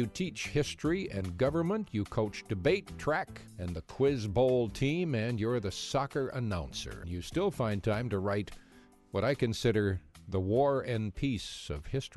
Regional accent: Wisconsin, United States; I grew up in Wisconsin on the eastern side of the state.

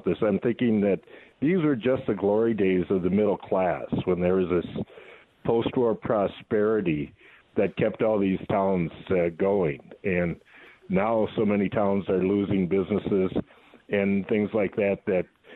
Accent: North Dakota, United States; I grew up in North Dakota, where even the big towns were small towns

